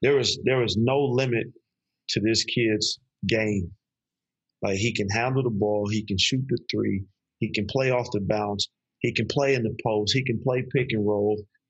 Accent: Oakland, California, United States; But growing up in Oakland also taught me how to have thick skin, taught me how to be tough.

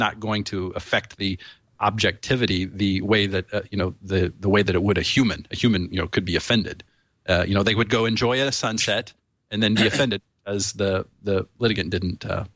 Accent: Bedford, Indiana, United States; I'm thinking back, you know, my hometown, Bedford, Indiana.

